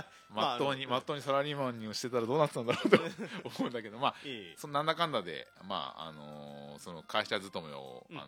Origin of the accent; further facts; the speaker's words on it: Akita, Japan; now in Mashiko, Japan; 私は今益子町で一応まあ陶芸作家として、まあ、仕事をしてますけれども、もともと生まれは益子ではなく秋田ですね。はい、秋田県で生まれ育ちまして、はいはい、もう、ずっと秋田、もう大学まで秋田ですね。